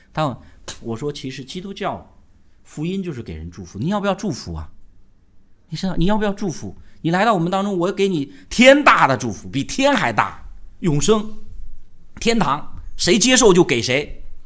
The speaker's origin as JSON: {"language": "Chinese", "country": "China", "said": "我们中国人这方面，因为原来这个人际关系太冷淡"}